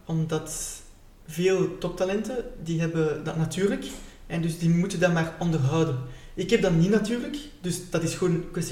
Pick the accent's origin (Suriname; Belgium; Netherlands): Belgium; En wij als Belg zijn gewoon om 11 uur 's avonds te beginnen feesten